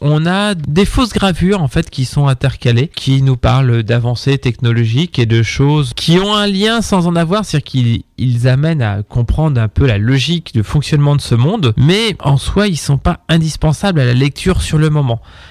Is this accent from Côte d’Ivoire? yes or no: no; France; qu'en tant que français, on ne connaît pas forcément